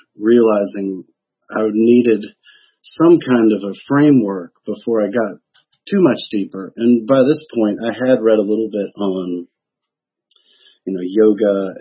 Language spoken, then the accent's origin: English; the South, United States; I was fascinated by Masonry because growing up in the South, it's something that's very prevalent.